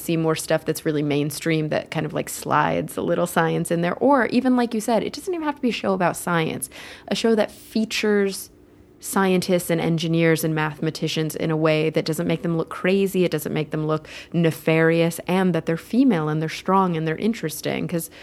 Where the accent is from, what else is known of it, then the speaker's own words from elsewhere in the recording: Texas, United States; I mean, I grew up in Texas. It doesn't really get more Southern than Texas.